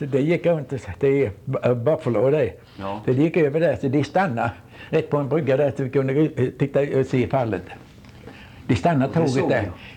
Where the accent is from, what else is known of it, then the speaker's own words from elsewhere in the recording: Sweden; moved away; Och när jag kom ifrån Sverige i 58, jag tog tåget och det gick samma väg.